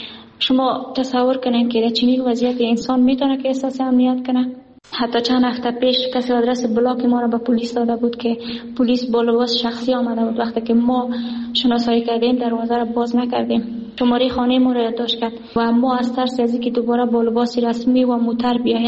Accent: Afghanistan; now in Pakistan; وقتی بفهمند که ما افغان هستیم

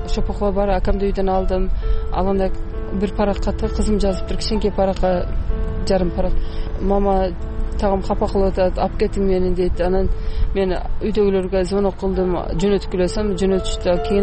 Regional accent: Sulukta, Batken Region, Kyrgyzstan; born there; Мен 1974-жылы Сүлүктүү шаарында төрөлгөнмүн.

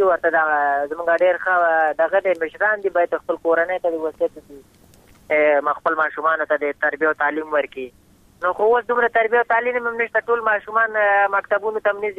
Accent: Afghanistan; موږ هم د افغانستان بچیان یو د افغانستان معلولین یو پوه شئ موږ باندې افغانستان ډېر ګران دی

